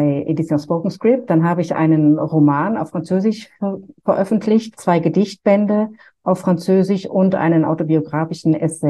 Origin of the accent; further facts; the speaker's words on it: Düsseldorf, North Rhine-Westphalia, Germany; also born or lived in Opladen; now in Geneva, Switzerland; Ich bin in Opladen geboren, aber ich lebe, hatte dann ab dem 4. Lebensjahr in Düsseldorf gelebt.